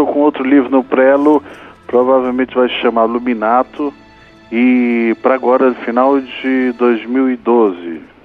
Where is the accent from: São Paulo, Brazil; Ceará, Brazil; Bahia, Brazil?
Ceará, Brazil; Fortaleza; born there; Então, eu nasci na Praia de Iracema, Praia dos Amores, em Fortaleza, Ceará, uma praia reduto de boêmios, de artistas